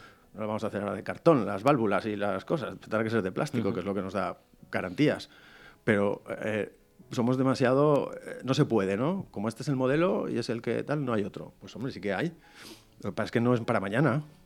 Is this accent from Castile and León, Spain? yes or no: no; Valencian Community, Spain; first language Valencian; porque yo soy valenciano parlante, pero bueno, castellano